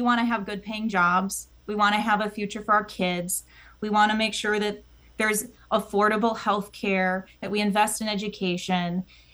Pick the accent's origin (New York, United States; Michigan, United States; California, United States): Michigan, United States; Traverse City; It is the largest congressional district in Michigan, and it's where I grew up. So I grew up in Traverse City in Sheboygan, like you said, fifth generation.